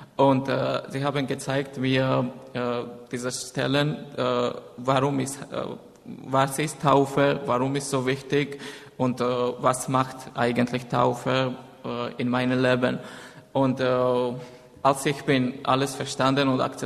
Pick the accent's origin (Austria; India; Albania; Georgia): Georgia; German is a second language; now in Berlin, Germany; Ich komme aus Georgien. Seit 5 Jahren wohne ich in Berlin.